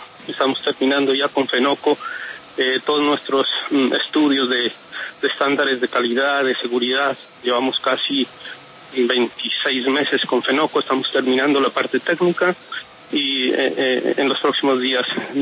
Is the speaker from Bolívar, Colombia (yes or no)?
no; Pasto, Nariño, Colombia; Yo soy de Pasto, Julio.